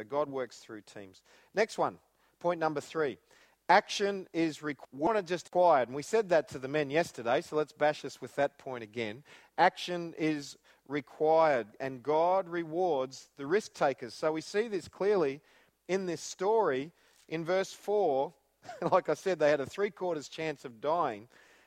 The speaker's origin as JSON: {"language": "English", "town": "Shepparton", "region": "Victoria", "country": "Australia", "said": "We're from Shepparton, Australia's worst people."}